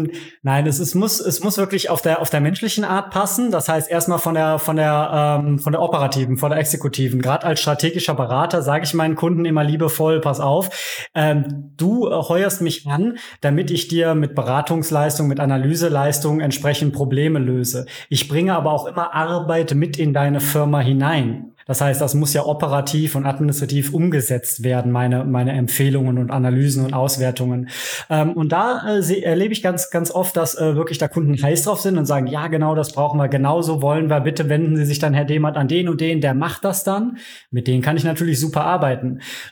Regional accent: Cologne, North Rhine-Westphalia, Germany; born there; gebürtiger Kölner und Freelancer aus Leidenschaft.

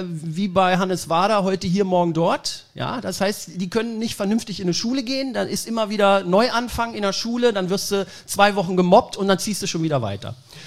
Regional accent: Lower Saxony, Germany; Ich bin ja ursprünglich aus Niedersachsen.

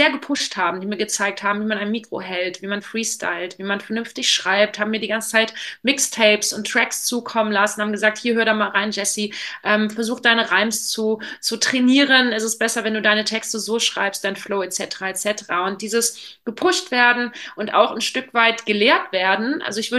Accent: Wallonia, Belgium; also born or lived in Aachen; Also ganz kurze Korrektur, ich stamme aus Ostbelgien, also ich komme tatsächlich aus der östlichsten Ecke Belgiens, ich gehöre einer sprachlichen Minderheit an. Es ist aber richtig, dass mein Geburtsort Aachen ist.

